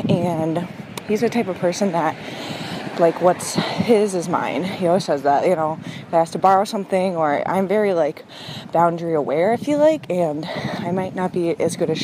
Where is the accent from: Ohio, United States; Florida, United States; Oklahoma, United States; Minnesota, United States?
Minnesota, United States; Minneapolis; I'm 25 and I'm from Minneapolis. I live in Minneapolis.